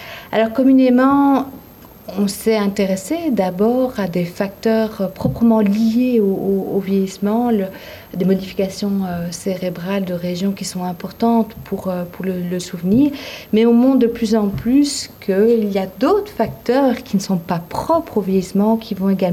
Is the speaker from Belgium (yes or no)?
yes; Belgium; Je viens de Belgique aussi, comme Noël.